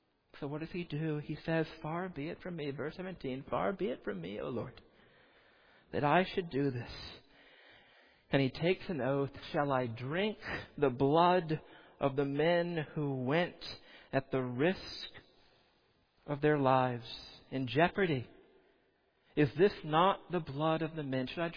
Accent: United States; I'm an American. We have hard things.

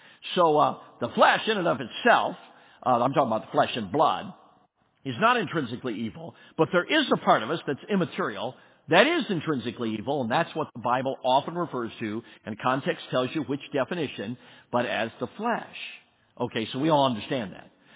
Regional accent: Ireland; I'm Irish and got red hair. That's why I got an anger problem.

